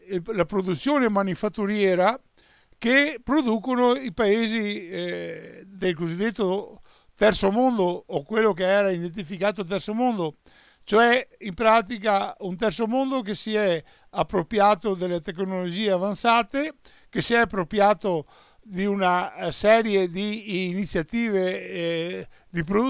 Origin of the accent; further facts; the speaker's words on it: Veneto, Italy; Noi come veneti siamo circa approssimativamente 6 milioni di persone